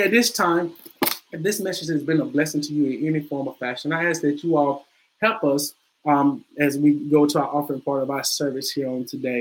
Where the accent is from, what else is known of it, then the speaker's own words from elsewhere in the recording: United States; I'm American. I do whatever I want to do.